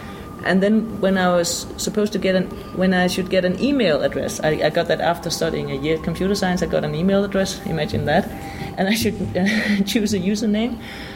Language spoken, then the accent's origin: English; Denmark; when I was a child, I grew up in Denmark